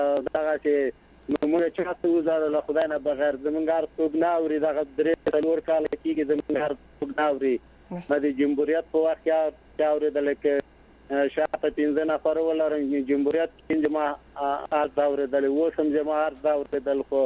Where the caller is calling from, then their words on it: Baghlan, Afghanistan; له بغلانه مې در ته زنګ وهلی ده